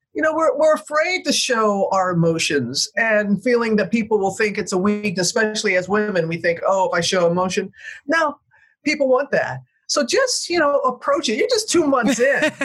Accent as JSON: {"language": "English", "region": "the South", "country": "United States", "tie": "born or raised there", "said": "Same for me. I grew up in the South."}